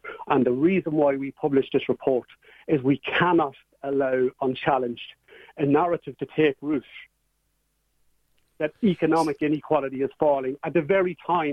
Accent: Dundalk, County Louth, Ireland; I grew up in Dundalk in a working class council housing estate in the 70s and 80s, you know, second youngest of a large family.

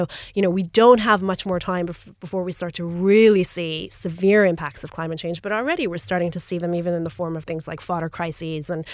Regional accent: New Orleans, Louisiana, United States; I grew up in New Orleans, where we used to experience hurricanes every year

